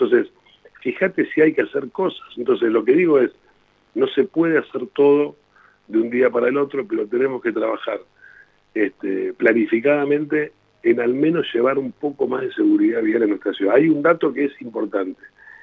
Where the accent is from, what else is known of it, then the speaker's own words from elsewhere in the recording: La Plata, Buenos Aires Province, Argentina; yo soy uno de ellos, soy platense, nací en esta ciudad y me voy a morir en esta ciudad.